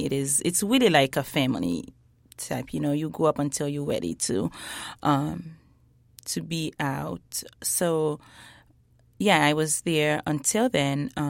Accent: Haiti; in a children's home where I grew up in Haiti

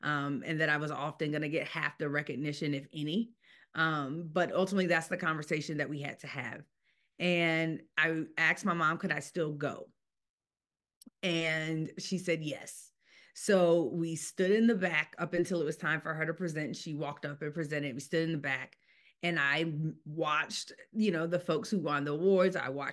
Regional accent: North Carolina, United States; Yeah. So I grew up in North Carolina. And so North Carolina has, hands down, and I know I'm biased because I'm from there

